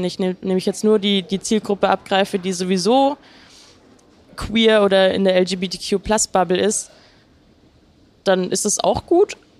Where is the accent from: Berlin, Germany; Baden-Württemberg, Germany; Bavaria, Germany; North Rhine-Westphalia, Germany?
Bavaria, Germany; Munich; dann eben in München zu sein, in meiner Heimatstadt